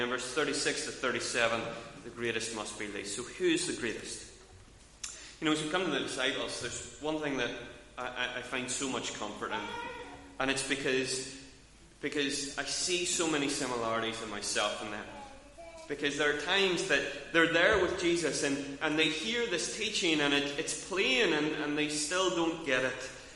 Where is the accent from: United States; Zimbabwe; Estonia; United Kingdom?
United Kingdom; Northern Ireland; because we're from Northern Ireland